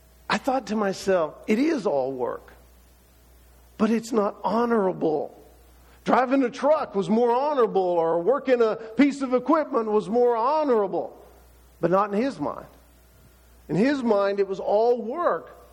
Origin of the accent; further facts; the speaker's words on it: Texas, United States; I think it's something I picked up from growing up in Texas.